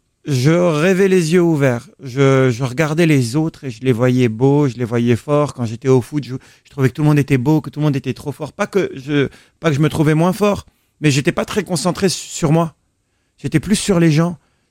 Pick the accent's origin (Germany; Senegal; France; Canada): Senegal; J'ai grandi au bord de l'océan. J'ai eu la chance de naître et grandir au Sénégal.